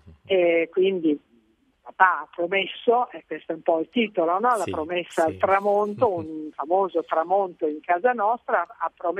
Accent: Hungary; io sono nata e cresciuta in Ungheria durante la guerra, e poi abbiamo anche vissuto i primi anni dello stalinismo

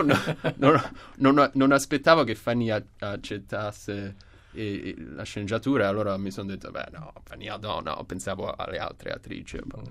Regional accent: New York, United States; also born or lived in Rome, Italy; anche se sono nato a Roma, ho cresciuto a New York, allora sono profondamente newyorkese, i riferimenti culturali sono quelli italiani e americani.

